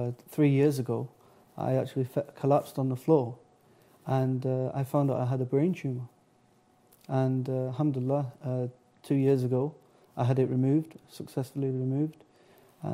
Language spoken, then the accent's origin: English; Manchester, North West England, United Kingdom; So, but I'm born and bred in Manchester, England.